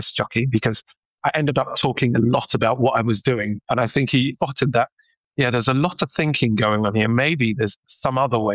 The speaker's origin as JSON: {"language": "English", "country": "Ghana", "tie": "born or raised there", "said": "I grew up in Ghana"}